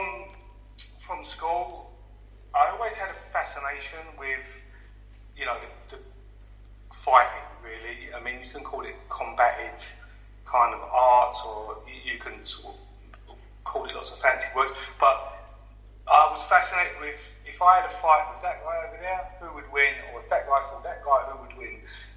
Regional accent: London, United Kingdom; I went to school and I grew up in East London, so we have a great, fantastic boxing background.

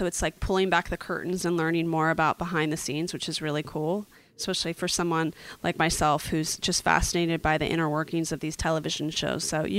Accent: East Coast, United States; perhaps that's because we're from the East Coast.

